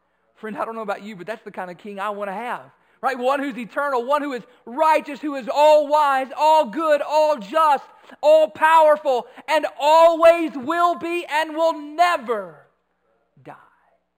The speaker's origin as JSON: {"language": "English", "town": "Bowling Green", "region": "Kentucky", "country": "United States", "tie": "born there", "said": "I mean, I was born in Bowling Green, Kentucky. Hospital Hill."}